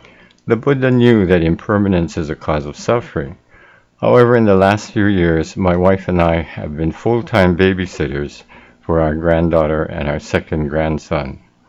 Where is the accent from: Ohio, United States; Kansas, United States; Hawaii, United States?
Hawaii, United States; Aiea; I was born in Kona, grew up in Aiea, attended public school, graduating from university high school.